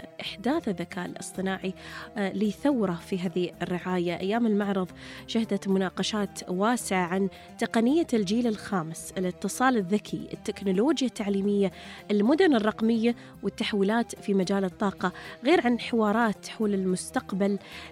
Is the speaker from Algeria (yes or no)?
no; United Arab Emirates; أنا كإماراتي هني قدامي وعلى أرضي